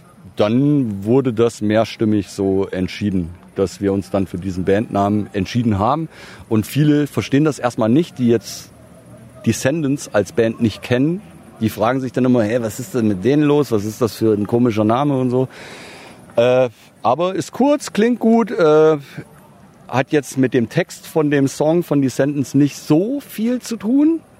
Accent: Hesse, Germany; Ich bin irgendwie aufgewachsen in Hessen, in so einem kleinen Dorf. Da ging nicht viel.

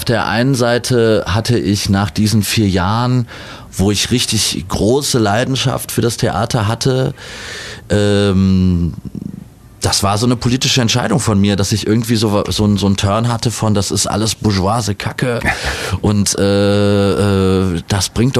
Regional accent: Cologne, North Rhine-Westphalia, Germany; also born or lived in Bergisch Gladbach; Ich bin aber direkt wieder zurück nach Köln, als ich auf der Welt war, dahin gebracht worden von meinen Eltern. Genau, also ich bin Kölner.

